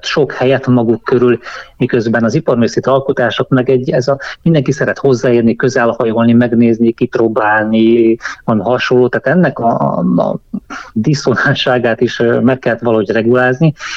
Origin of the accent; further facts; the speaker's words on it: Celldömölk, Vas, Hungary; minket vittett Celldömölkön a szülővárosomban az osztályfőnök és csapattal az egész osztály különböző munkahelyeket bemutatni